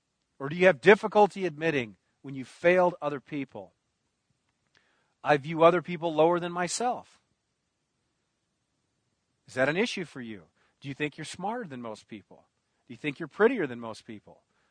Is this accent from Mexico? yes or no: no; United States; After all, I'm an American. I have rights.